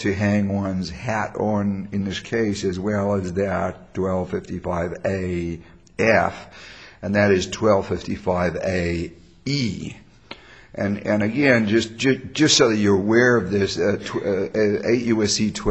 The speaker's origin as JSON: {"language": "English", "country": "South Africa", "said": "I'm from South Africa originally."}